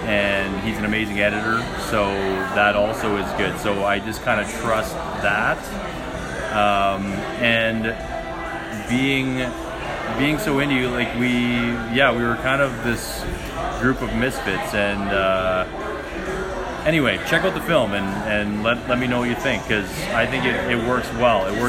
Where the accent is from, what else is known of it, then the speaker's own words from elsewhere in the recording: Edmonton, Alberta, Canada; and I'm from Edmonton, so I represent Edmonton as well.